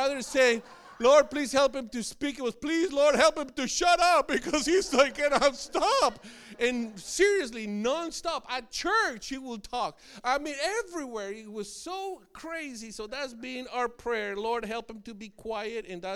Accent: Colombia; because I'm originally from Colombia. My wife is also from Colombia. So we spoke both English and Spanish at home, most Spanish.

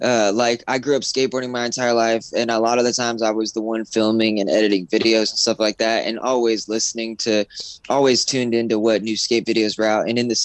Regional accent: Phoenix, Arizona, United States; also born or lived in Sedona; Yeah, I grew up in Phoenix. I lived there till I was 18, and then I moved to Sedona, Arizona, and lived there for a long time.

